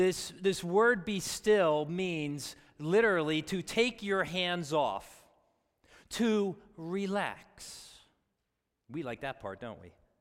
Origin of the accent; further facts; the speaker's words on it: Pennsylvania, United States; I grew up right outside the Philadelphia area. That's where my wife and I are